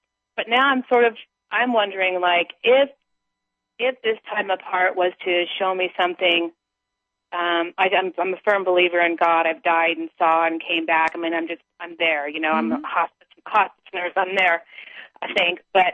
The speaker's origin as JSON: {"language": "English", "town": "Santa Barbara", "region": "California", "country": "United States", "lives_now": "Maui, United States", "said": "I've been to Kauai, and now I'm on Maui. And I'm really from Santa Barbara."}